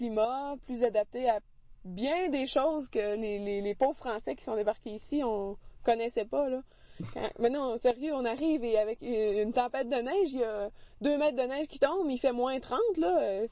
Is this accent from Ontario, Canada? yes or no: no; Victoriaville, Quebec, Canada; now in Quebec City, Canada; Moi, j'ai fait mon primaire, mon secondaire. J'ai passé toute mon enfance à Victoriaville. Puis je suis arrivée à Québec pour l'université.